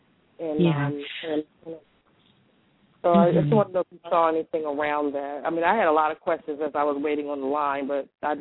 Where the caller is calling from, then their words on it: Philadelphia, Pennsylvania, United States; I'm calling from Philadelphia. How are you?